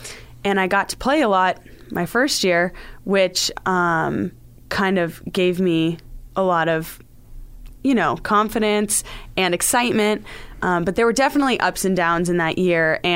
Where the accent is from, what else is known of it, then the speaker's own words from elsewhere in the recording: Littleton, Colorado, United States; So I grew up in Littleton, Colorado. I come from pretty far away.